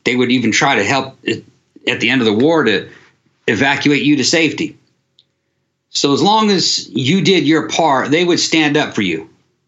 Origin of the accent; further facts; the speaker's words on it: United States; I'm a veteran of the 101st Airborne Division. I'm ex-infantry, you know. I like being an American